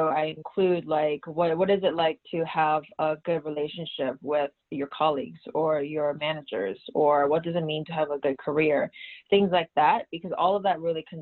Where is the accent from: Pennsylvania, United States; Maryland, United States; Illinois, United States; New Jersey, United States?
Maryland, United States; Baltimore; I am from the Baltimore area. I live right in between D.C. and Baltimore.